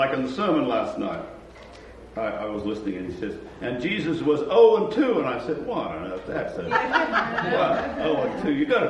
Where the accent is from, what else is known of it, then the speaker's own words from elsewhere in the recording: Australia; Now, I'm from Australia, and most of you probably know where Australia is, but probably know very little about it.